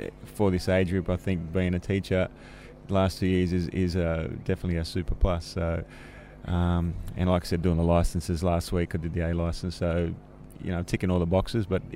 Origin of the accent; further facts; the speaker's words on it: Tuggeranong, Australian Capital Territory, Australia; also born or lived in Melbourne; Yeah, I'm actually from Tuggeranong in Canberra